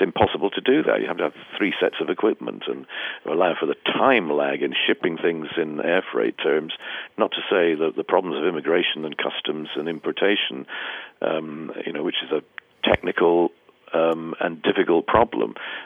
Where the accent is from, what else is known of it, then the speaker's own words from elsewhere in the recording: United Kingdom; You know, I'm British. We speak English.